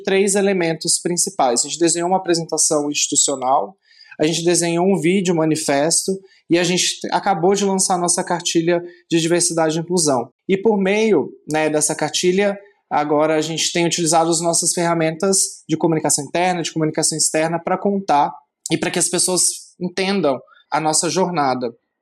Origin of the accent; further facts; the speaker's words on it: Belo Horizonte, Minas Gerais, Brazil; now in São Paulo, Brazil; Quando eu cheguei em São Paulo, né, eu sou de Belo Horizonte